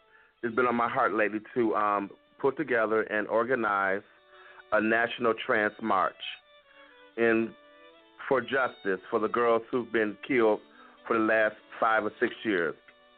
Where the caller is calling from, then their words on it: Atlanta, Georgia, United States; I'm calling from Atlanta, Georgia.